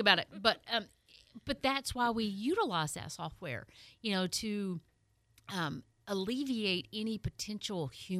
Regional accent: Tennessee, United States; I'm from East Tennessee, so this is kind of a personal reference

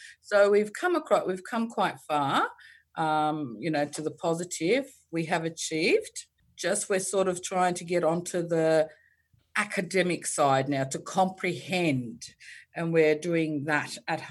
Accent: Australia; born there; I'm Australian born, but descent Turkish. Yeah. And obviously I have been brought up in a Turkish tradition and cultural families. My parents were educated.

